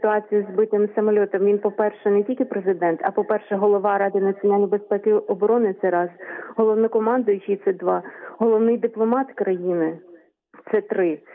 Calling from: Kyiv, Ukraine

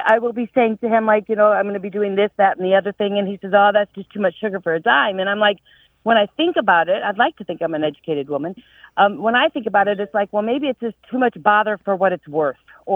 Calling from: Atlanta, Georgia, United States; I'm calling from Atlanta.

